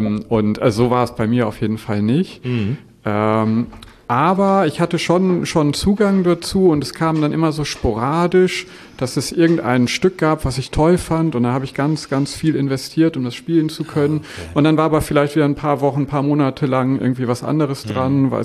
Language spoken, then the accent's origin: German; Düsseldorf, North Rhine-Westphalia, Germany; so im Düsseldorfer Umfeld, wo ich aufgewachsen bin, organisiert.